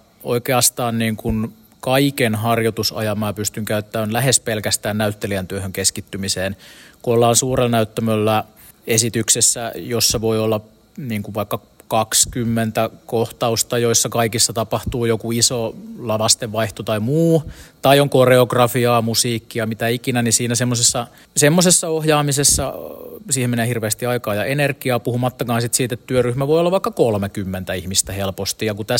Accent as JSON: {"language": "Finnish", "town": "Tampere", "region": "Pirkanmaa", "country": "Finland", "said": "Mä oon tamperelainen freelance-ohjaaja"}